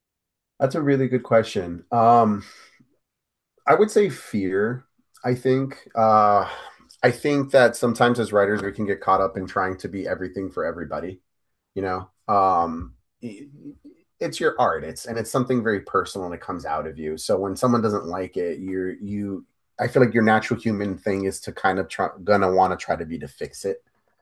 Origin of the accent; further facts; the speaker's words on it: Miami, Florida, United States; I mean, I was born and raised in Miami, I'm a little Miami cat